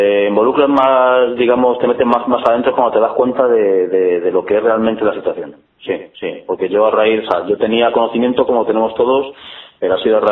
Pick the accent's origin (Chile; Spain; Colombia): Spain; Madrid, Community of Madrid; ya que somos de Madrid, pues será para los colegios de aquí de Madrid